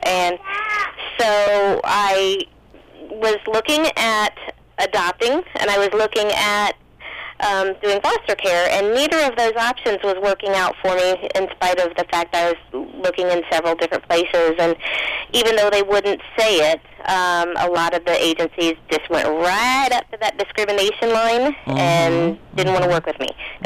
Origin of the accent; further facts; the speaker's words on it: Orlando, Florida, United States; now in Springfield, United States; because I'm originally from Orlando, so it's nice to be remembered as being from Orlando, but I am in Illinois